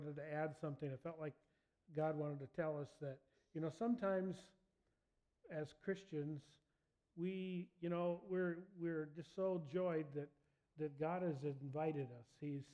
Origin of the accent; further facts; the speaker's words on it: Alaska, United States; You know, the funny thing, growing up in Alaska, one of the things that we really despised was Texans bragging about how wonderful Texas was.